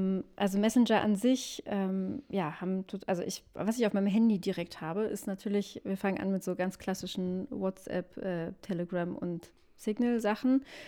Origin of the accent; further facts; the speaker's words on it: Pankow, Berlin, Germany; Ich komme aus Pankow.